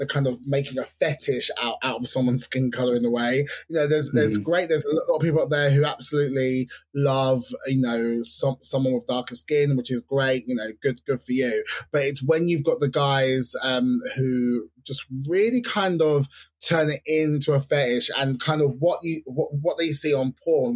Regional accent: London, United Kingdom; I'm from London, so I've got all of my mates, all the people I've grown up with, are very kind of it's a melting pot of cultures

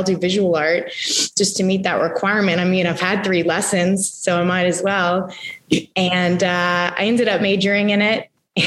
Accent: Mandeville, Louisiana, United States; Sure. I grew up in Mandeville, Louisiana.

